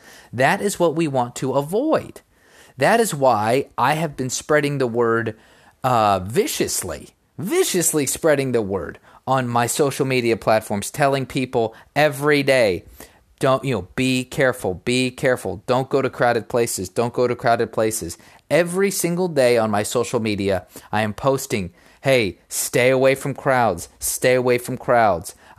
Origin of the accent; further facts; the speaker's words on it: Houston, Texas, United States; You had the US in Houston, Texas, my hometown. We had the Houston Rodeo going on.